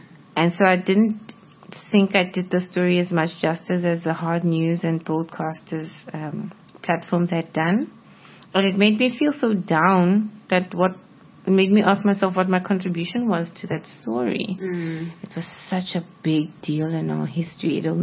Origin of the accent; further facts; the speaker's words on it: South Africa; It's just like being a South African. I'm not the same as the person next to me. I don't even speak the same language as you.